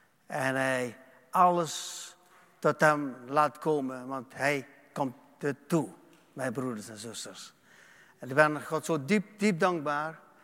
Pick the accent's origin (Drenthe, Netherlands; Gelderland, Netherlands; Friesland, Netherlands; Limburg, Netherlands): Limburg, Netherlands; accent: Limburg; Want ik ben een echte Limburger met Limburgs accent. Met een zachte G.